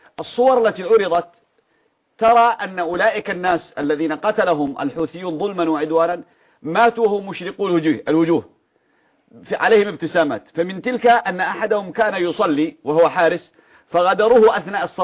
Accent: Yemen; عندنا في اليمن

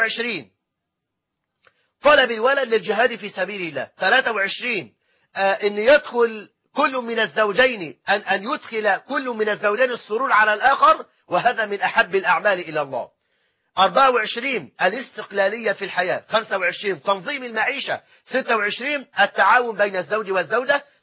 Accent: Egypt

